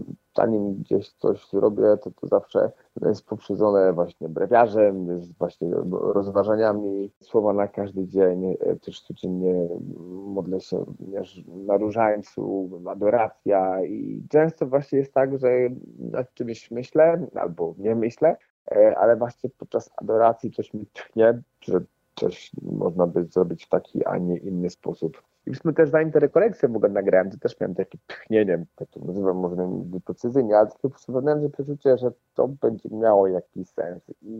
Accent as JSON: {"language": "Polish", "town": "Warsaw", "region": "Masovian Voivodeship", "country": "Poland", "tie": "born or raised there", "said": "urodziłem się po prostu w Warszawie na Żoliborzu. Właściwie na Mokotowie, a potem się przeprowadziłem na Żoliborz właśnie i wychowywałem przez to cały czas na osiedlu"}